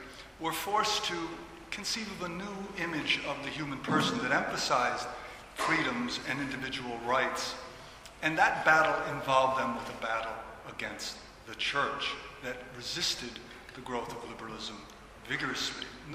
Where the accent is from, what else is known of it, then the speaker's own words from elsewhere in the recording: United States; lead me as an American to think of my own homeland, a place birthed by Europeans committed to the liberal ideals that they had long ago fostered.